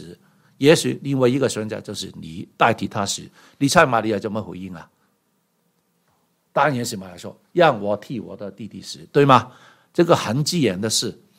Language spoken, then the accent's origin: Chinese; Guangdong, China; 我们广东人说唐突的，